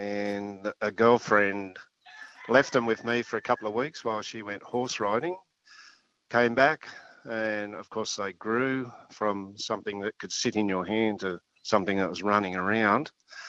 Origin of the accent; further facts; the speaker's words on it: Sawtell, New South Wales, Australia; I grew up in Sawtell and moved out here 40 years ago.